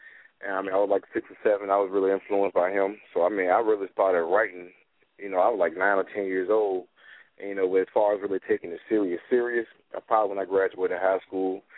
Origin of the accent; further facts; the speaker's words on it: Memphis, Tennessee, United States; Well, I grew up in Memphis, so at the time when I was coming up, it was a lot of underground artists